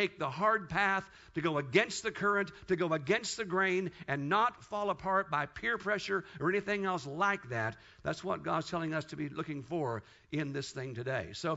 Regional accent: Newtown, Missouri, United States; also born or lived in Kansas; I was born in Kansas. Went to a farm at age 2 in northern Missouri my dad was raised at. And on this farm, we lived about 3 miles from a great big old town called Newtown, Missouri. Population 365.

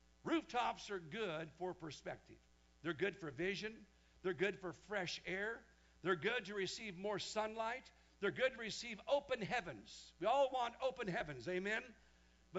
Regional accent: Wichita, Kansas, United States; Back growing up in Wichita, Kansas, I told you guys time and again, as a young boy, my biggest fear was werewolves and vampires

